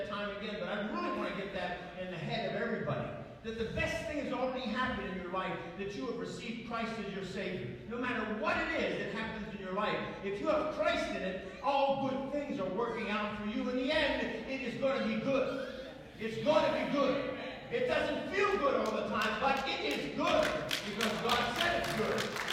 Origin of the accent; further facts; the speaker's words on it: Altoona, Pennsylvania, United States; now in New York, United States; when I first came to New York by the family doctor that I grew up under back in my hometown of Altoona.